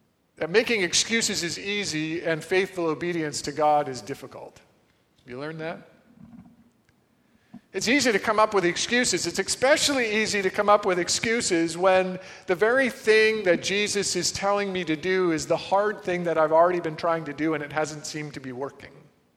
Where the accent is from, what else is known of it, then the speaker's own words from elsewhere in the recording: Parry Sound, Ontario, Canada; I was born in Parry Sound. We have a family cottage there